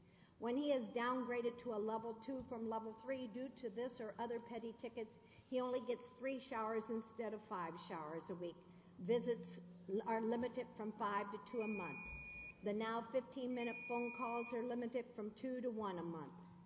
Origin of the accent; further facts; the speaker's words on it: Quincy, Illinois, United States; from Quincy, Illinois.